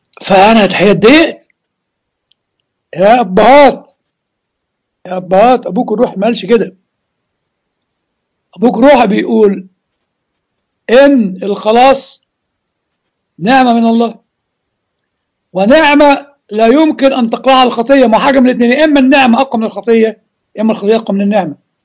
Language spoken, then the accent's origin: Arabic; Egypt; يعني زي ما بيقولوا عندنا في مصر هات من الآخر